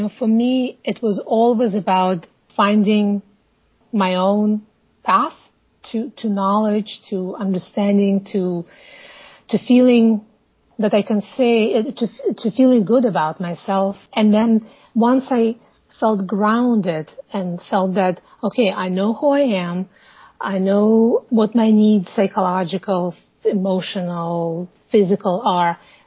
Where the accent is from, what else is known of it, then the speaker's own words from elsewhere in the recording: Moldova; moved away as an adult; also born or lived in Ukraine; now in United States; lived most of my life in the neighboring republic, which was at that time the Soviet Union. It's called Moldova. But about nearly 20 years ago, I came mm-hmm. to the United States